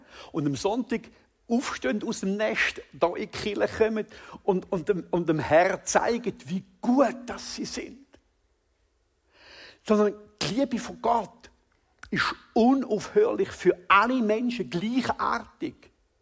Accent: Thurgau, Switzerland; now in Zürich Oberland, Switzerland; Ich bin ein Schweizer. Eidgenoss! Und nicht in der EU. Yes, Gloria Dios. Ich bin Thurgauer, der in Zürich-Oberland Asyl gefunden hat.

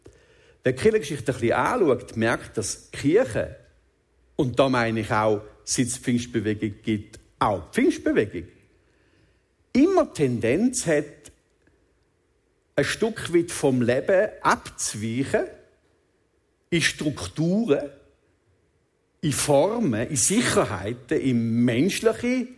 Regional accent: Switzerland; bei unserem demokratischen Verständnis, das wir haben als Schweizer

